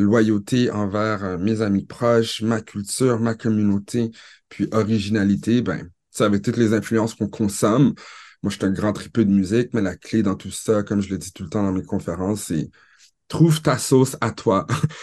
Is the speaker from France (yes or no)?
no; Ottawa, Ontario, Canada; je suis d'origine haïtienne, mais j'ai vraiment grandi en Ontario, à Ottawa. Donc, je suis un franco-ontarien fier d'origine haïtienne.